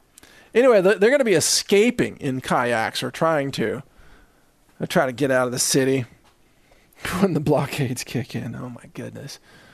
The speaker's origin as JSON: {"language": "English", "region": "the South", "country": "United States", "said": "I don't have anything against Southerners. I am a Southerner."}